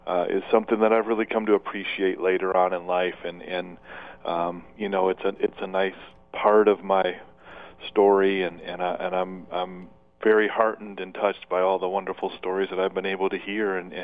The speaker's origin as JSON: {"language": "English", "town": "Flint", "region": "Michigan", "country": "United States", "tie": "born or raised there", "said": "I love to play sports. I grew up in Flint."}